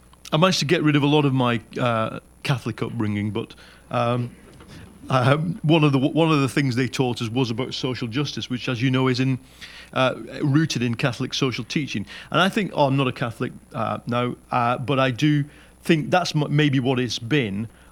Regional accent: United Kingdom; So, yeah, I'm just a Brit journalist with a penchant for going into slums.

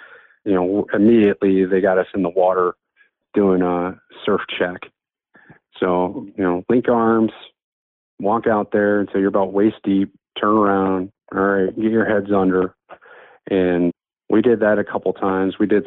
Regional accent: United Kingdom; because we're British and the British love tea.

